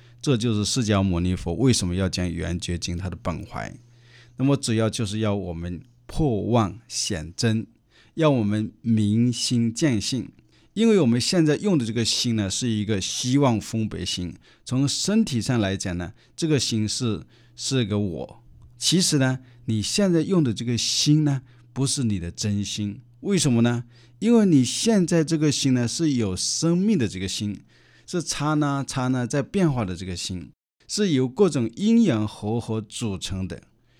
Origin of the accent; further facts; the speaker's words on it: China; 我们中国人啊，无论是叫名字啊，或者是称这个佛经的名号啊